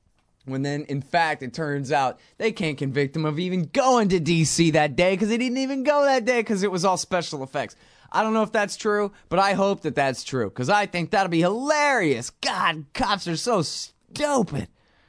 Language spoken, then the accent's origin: English; Austin, Texas, United States; I'm not a Dallas kid. I'm from Austin.